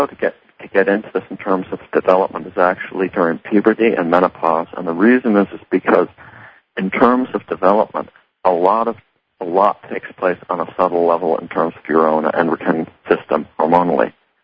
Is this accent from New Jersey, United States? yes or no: no; Massachusetts, United States; they're actually close to where I grew up in Massachusetts.